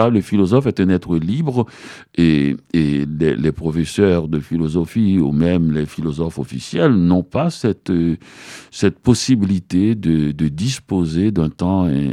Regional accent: Montreal, Quebec, Canada; Dans le froid. Je viens de Montréal.

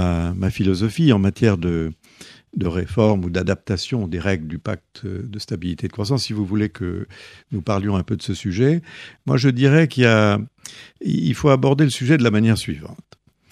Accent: France; Et moi je suis français

